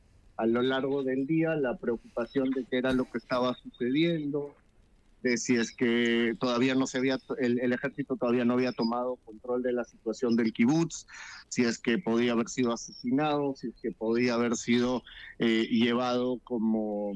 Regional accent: Peru; nosotros hemos estado, yo y mi familia, en Perú. Nosotros somos naturales de Perú.

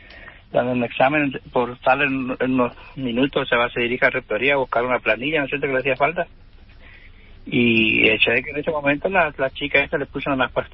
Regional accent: Gobernador Virasoro, Corrientes, Argentina; porque nosotros somos de Virasoro.

